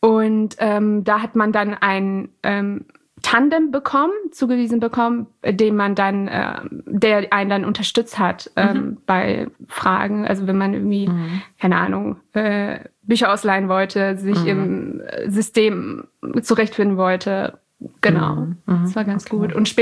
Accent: Iran; ich bin Iranerin

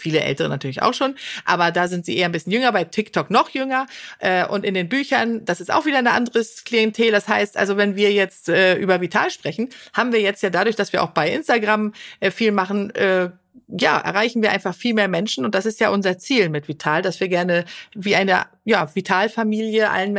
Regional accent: Sweden; das haben wir auch aus meiner Heimat Schweden

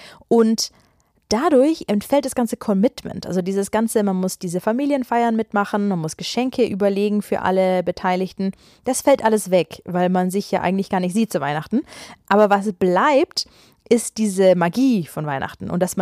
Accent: Ulm, Baden-Württemberg, Germany; weil meine Mutter kommt aus Hamburg, wir sind aber aufgewachsen in Ulm und mein Vater kommt aus Madrid.

